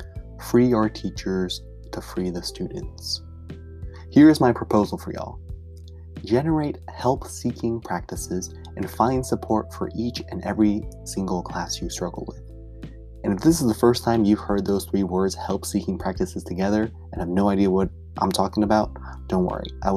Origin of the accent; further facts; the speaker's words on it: California, United States; By virtue of growing up in the Bay Area in the early 2000s